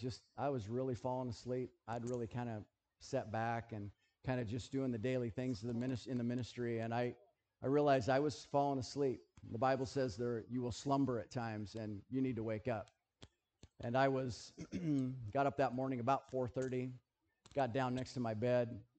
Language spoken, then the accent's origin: English; United States; I mean, I'm American. I live in America.